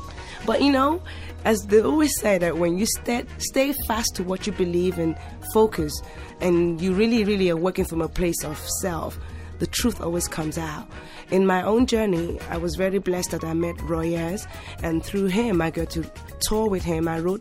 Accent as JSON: {"language": "English", "country": "Nigeria", "tie": "born or raised there", "also_born_or_lived": "England", "said": "Both my parents are originally from Nigeria. I was born in England and raised in Nigeria. My father sent me home when I was 4, and I spent 10 years."}